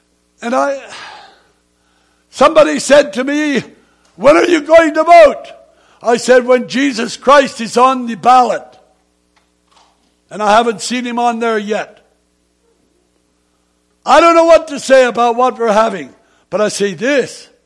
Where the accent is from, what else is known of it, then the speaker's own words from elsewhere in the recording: Pennsylvania, United States; born there; It's not my fault that I was born in Lancaster County. Neither am I to be praised about it because I had nothing to do with it. I was just born there.